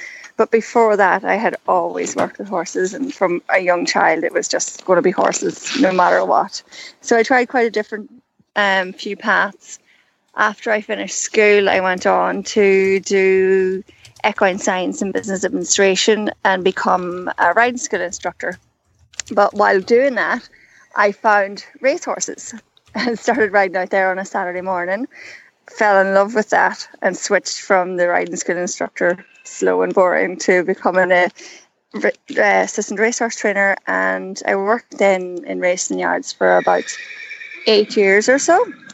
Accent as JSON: {"language": "English", "town": "Donegal", "region": "Ulster", "country": "Ireland", "said": "I'm from Donegal in Ireland"}